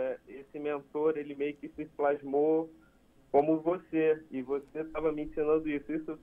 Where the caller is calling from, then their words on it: Niterói, Rio de Janeiro, Brazil; Estou em Niterói, no Rio de Janeiro.